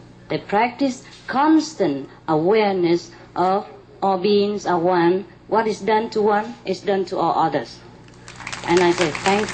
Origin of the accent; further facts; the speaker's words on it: United Kingdom; I did not know, as a British, I need a visa for India.